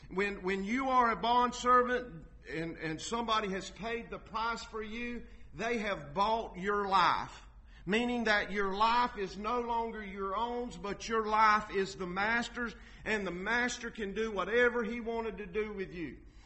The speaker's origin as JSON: {"language": "English", "country": "United States", "said": "I am an American, and I praise God that I'm an American."}